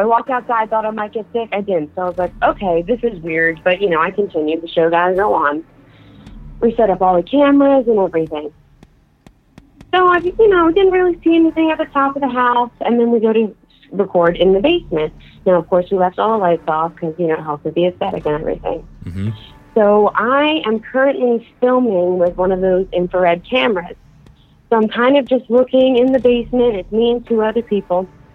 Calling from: Philadelphia, Pennsylvania, United States; I'm calling from Philadelphia.

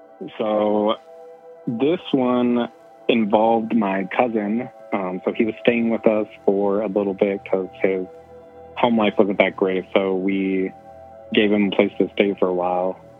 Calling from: Wyoming, United States; from Wyoming.

